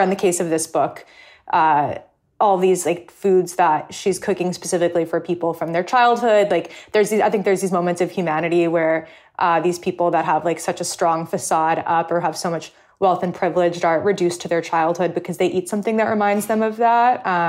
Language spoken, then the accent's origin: English; California, United States; I grew up in California.